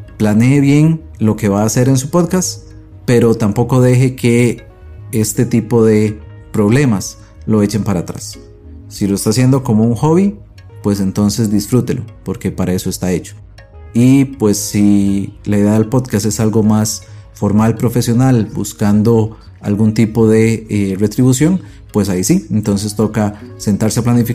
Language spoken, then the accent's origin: Spanish; Costa Rica; En Costa Rica, que es de donde soy